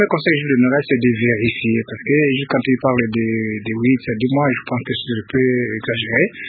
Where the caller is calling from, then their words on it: Beni, North Kivu, DR Congo; Ici, chez nous, à l'Est